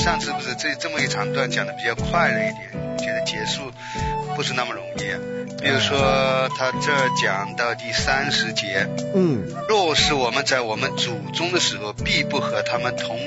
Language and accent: Chinese; China; 当然就是说，如果从我们中国人讲，一开始看到修饰异人的墓，好像是做好事一样的。